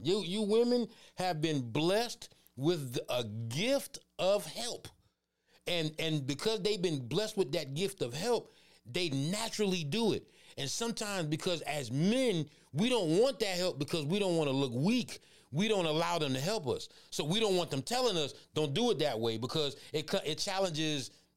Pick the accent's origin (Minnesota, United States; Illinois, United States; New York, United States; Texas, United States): New York, United States; I'm from New York and my wife is from Atlanta.